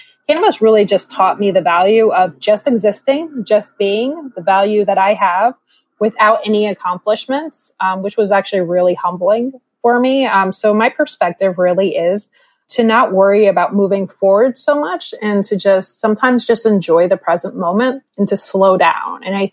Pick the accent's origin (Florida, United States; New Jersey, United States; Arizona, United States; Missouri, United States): New Jersey, United States; I don't have two L's in my name, and that's because I come from Jersey.